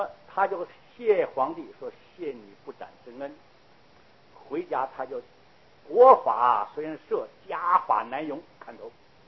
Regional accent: China; 所以这个我们中国人讲情理法嘛，

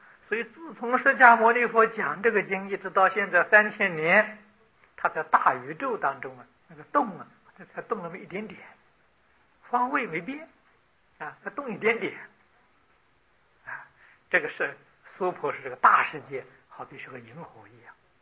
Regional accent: China; 我们中国人呢把它翻成为经

